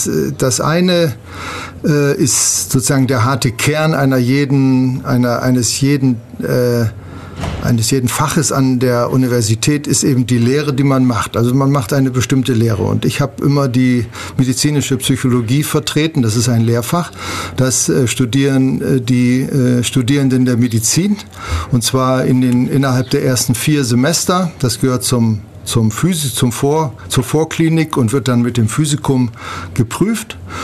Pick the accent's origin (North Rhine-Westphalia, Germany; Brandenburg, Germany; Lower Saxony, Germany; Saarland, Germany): Lower Saxony, Germany; Ja, wie man gleich an meiner Sprache auch hört, ich bin kein Schwabe und auch kein Süddeutscher, sondern ich komme sozusagen aus der nördlichen Ecke. Ich komme aus der Nähe von Bremerhaven. In meiner Vita schreibe ich immer geboren an der Nordsee